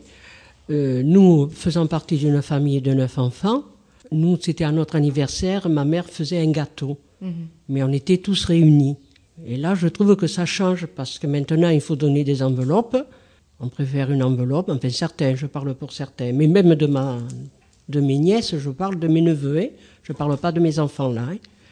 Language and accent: French; Bordeaux, Nouvelle-Aquitaine, France; born there; moi je suis né à Bordeaux, à Saint-Bruno.